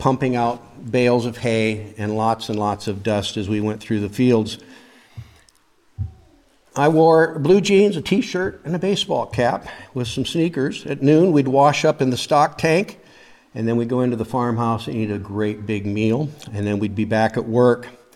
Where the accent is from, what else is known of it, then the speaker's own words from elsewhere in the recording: Iowa, United States; When I was just a boy growing up in Iowa, I would go out in the summer and bale hay for money with the local farmers.